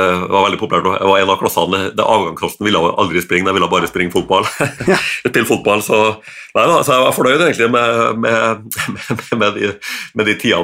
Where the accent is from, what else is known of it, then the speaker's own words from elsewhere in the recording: Levanger, Trøndelag, Norway; jeg født og oppvokst på Levanger i det som het for Nord-Trøndelag før